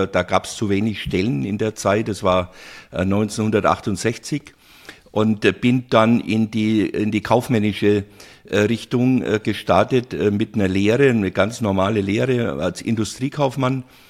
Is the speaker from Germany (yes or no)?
yes; Glashütten, Bavaria, Germany; also born or lived in Bayreuth; Ja, ich bin also in Bayreuth geboren eigentlich, aber ländlich geprägt. Das heißt, nach der Geburt war ich dann in Glashütten. Das war eigentlich dann lange meine Heimat und war dort auch verheiratet und hatte meine Kinder auch dort.